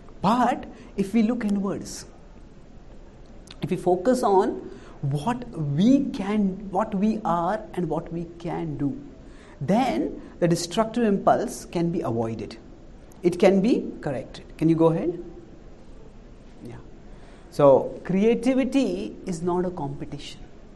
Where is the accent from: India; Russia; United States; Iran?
India; And I come from India where cricket is a very popular game.